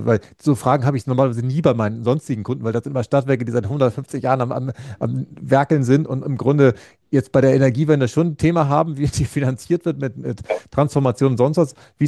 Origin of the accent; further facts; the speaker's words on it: Flensburg, Schleswig-Holstein, Germany; Also in Flensburg, da wo ich herkomme